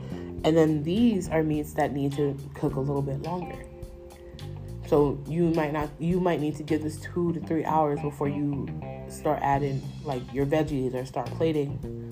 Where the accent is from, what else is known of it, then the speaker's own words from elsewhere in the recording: United States; Because I'm Black American. And Black American households, I think we rarely step into other cuisines because we have our own cuisines.